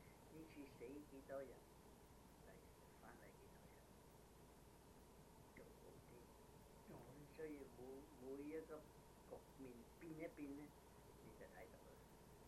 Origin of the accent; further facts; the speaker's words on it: China; 所以我哋中國人講天生天養，條草都有得生，點解人冇得生？